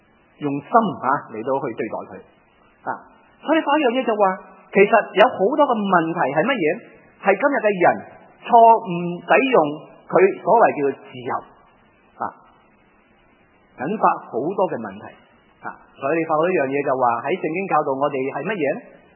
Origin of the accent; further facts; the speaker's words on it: China; 我哋中国人啊